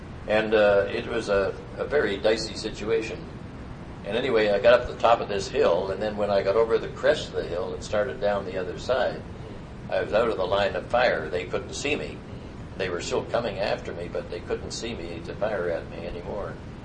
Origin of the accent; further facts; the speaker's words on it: Canada; And I said, "I'm a Canadian." And I explained that I'd been shot down.